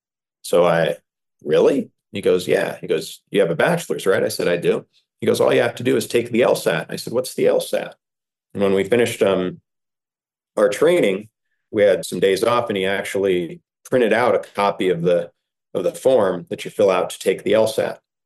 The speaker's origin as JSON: {"language": "English", "region": "Iowa", "country": "United States", "said": "I told you guys I'm from Iowa and I want to go back and practice in Iowa."}